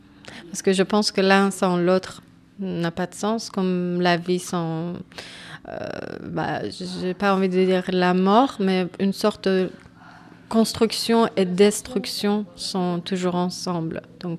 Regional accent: Iran; French is a second language; je suis une artiste iranienne, puis je viens d'Iran.

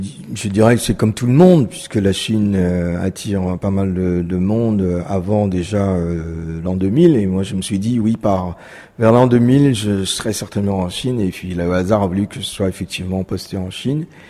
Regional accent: Saigon, Ho Chi Minh City, Vietnam; les enfants sont nés à Saigon, donc j'ai grandi dans le Saigon indochinois.

